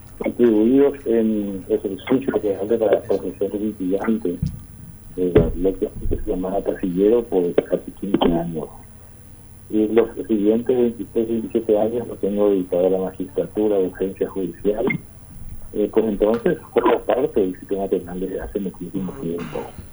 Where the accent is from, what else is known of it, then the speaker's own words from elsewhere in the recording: Escobar, Paraguarí, Paraguay; also born or lived in Asunción; Yo soy de Escobar, de origen del departamento de Paraguay. Desde muy chico nos trasladamos a la capital por las deficiencias ya de la vivencia en el tema del decaimiento del ferrocarril. Nos instalamos en Barrio Jara.